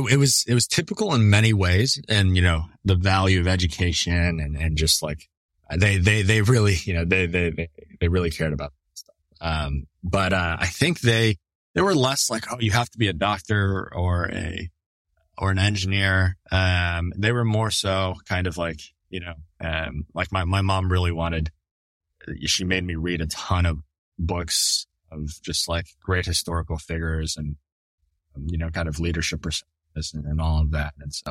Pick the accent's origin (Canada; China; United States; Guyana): Canada; Toronto, Ontario; And then we moved to the Toronto area. So I grew up there, and then, you know, moved down here for school.